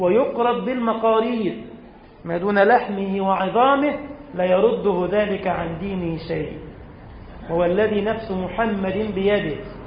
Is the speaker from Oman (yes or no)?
no; Egypt; الله تعالى أن يحفظ بلدنا مصر وأهلها من الفتن ما ظهر منها وما بطن